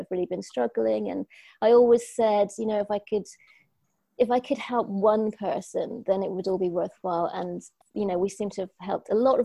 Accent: Scotland, United Kingdom; I'm a Scot

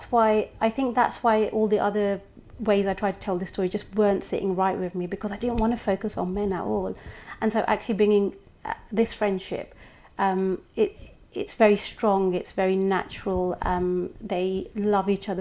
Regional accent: London, United Kingdom; the complexities of being a Londoner during a time such as when 7/7 happened, a lot of that came from my own experiences as well

